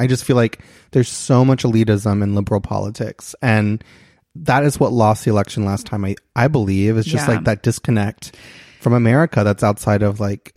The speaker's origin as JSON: {"language": "English", "region": "Kentucky", "country": "United States", "tie": "born or raised there", "moved": "as an adult", "said": "I'm from Kentucky."}